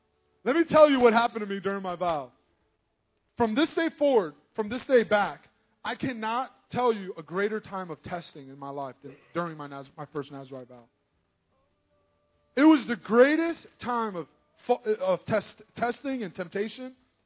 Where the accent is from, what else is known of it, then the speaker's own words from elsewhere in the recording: United States; I'm an American, so I can say this.